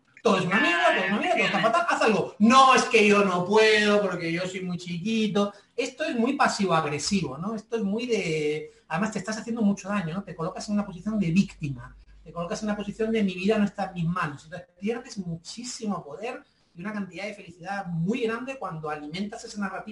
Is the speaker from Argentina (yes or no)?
no; Seville, Andalusia, Spain; Yo soy de Sevilla, claro, yo soy de Sevilla, en Sevilla no he vendido una escoba.